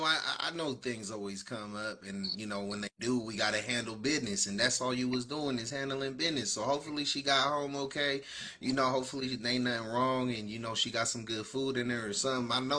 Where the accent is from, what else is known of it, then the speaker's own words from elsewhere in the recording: Santa Cruz, California, United States; I was rocking a show in my hometown in Santa Cruz, California